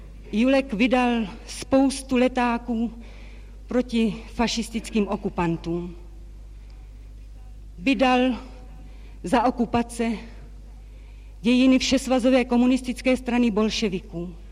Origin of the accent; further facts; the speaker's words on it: Ostředek, Central Bohemian Region, Czechia; born there; now in Prague, Czechia; V Ostředku u Benešova.